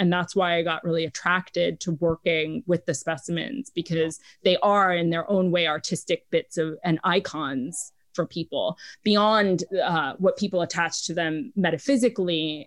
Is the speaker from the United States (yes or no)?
yes; New York City, New York, United States; I grew up in New York City. I had parents in fashion.